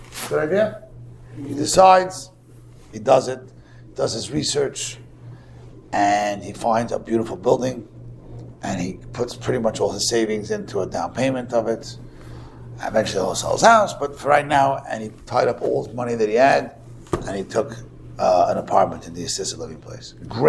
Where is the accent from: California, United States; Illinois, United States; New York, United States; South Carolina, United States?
New York, United States; Borough Park; now in Boston, United States; I grew up in Borough Park. I never saw a dog. I moved to Boston. I learned that people have dogs.